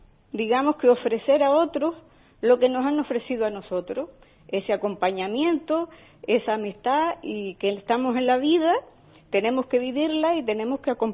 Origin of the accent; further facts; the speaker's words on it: Canary Islands, Spain; yo hace ya unos cuantos años que estoy, yo soy de Lanzarote